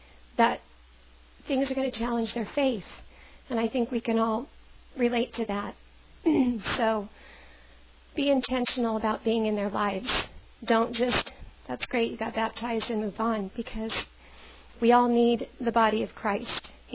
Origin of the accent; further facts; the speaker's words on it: Colorado, United States; I was baptized, I think, about 11 or 12 in my hometown of Colorado.